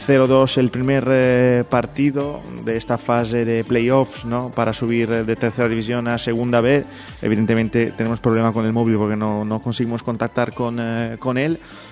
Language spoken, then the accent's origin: Spanish; Italy; Spanish is a second language; Complicado en países como España o Italia, de donde vengo yo